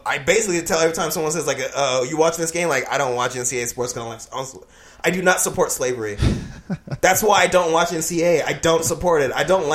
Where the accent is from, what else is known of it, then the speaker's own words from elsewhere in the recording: Kentucky, United States; born there; I was born in Kentucky.